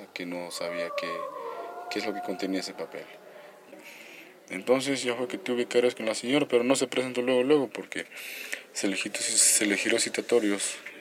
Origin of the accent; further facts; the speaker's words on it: Pareja Mahamut, Chiapas, Mexico; soy originario de Pareja Mahamut, municipio de San Juan Chamula.